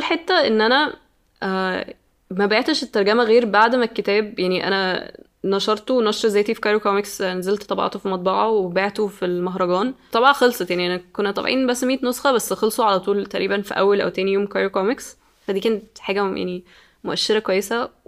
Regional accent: Egypt; احنا كمصريين ما احنا بنقرأ كتب مترجمة طول الوقت

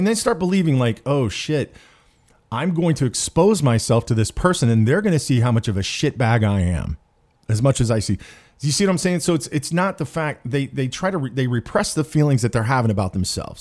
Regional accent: Topeka, Kansas, United States; moved away; So when I left my hometown in Topeka, Kansas, about what 10 years ago or something like that, 10 or 11 years ago, I was really, really, despising that town and a lot of the people that were in it.

